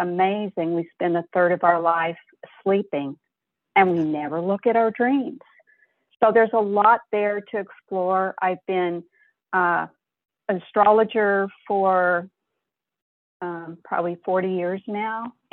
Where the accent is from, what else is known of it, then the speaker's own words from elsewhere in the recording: Texas, United States; now in California, United States; I'm originally from Texas, and I now live in California.